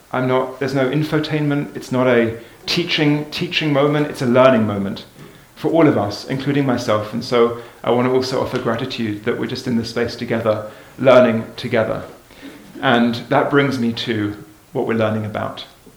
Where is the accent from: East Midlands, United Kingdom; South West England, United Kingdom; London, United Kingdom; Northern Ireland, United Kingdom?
London, United Kingdom; As you can hear, I'm from London, England.